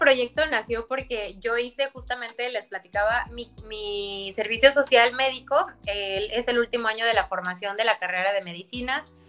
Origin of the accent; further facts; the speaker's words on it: Acapulco, Guerrero, Mexico; yo soy de Acapulco, Guerrero